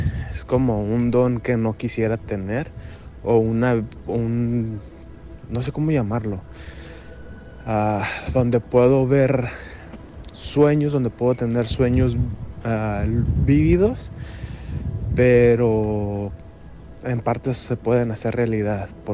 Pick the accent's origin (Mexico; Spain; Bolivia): Mexico; Ciudad Guzmán, Jalisco; now in California, United States; Soy de Ciudad Guzmán. Radico en California.